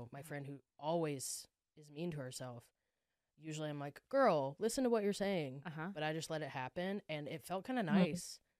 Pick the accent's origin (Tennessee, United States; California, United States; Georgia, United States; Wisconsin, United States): Tennessee, United States; Outside of Nashville.